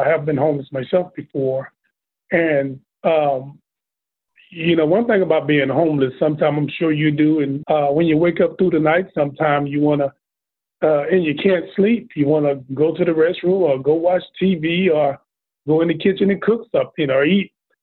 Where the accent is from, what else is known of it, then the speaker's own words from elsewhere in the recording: Texas, United States; I'm from Texas, and whenever I leave and stay, I always miss the water.